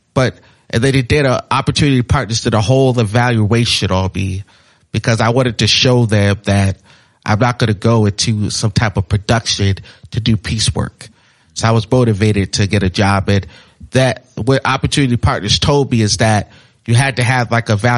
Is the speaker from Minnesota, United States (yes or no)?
yes; Minneapolis, Minnesota, United States; also born or lived in Michigan / Arizona; so I was born in Michigan, came back as a baby, stayed, until Minneapolis until I was 8 or 9.